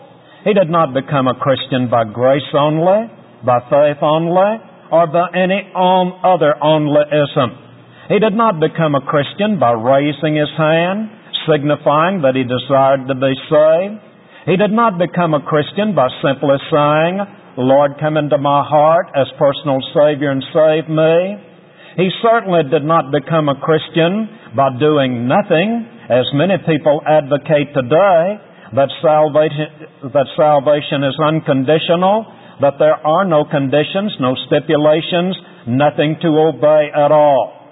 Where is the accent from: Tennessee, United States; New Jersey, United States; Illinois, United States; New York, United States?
Tennessee, United States; It kind of reminds me of something that happened in my home state of Tennessee a number of years ago.